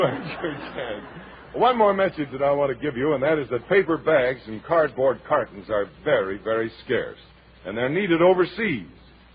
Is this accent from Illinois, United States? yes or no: yes; Illinois, United States; born there; I was born in Illinois, too, so I'm a sucker, too.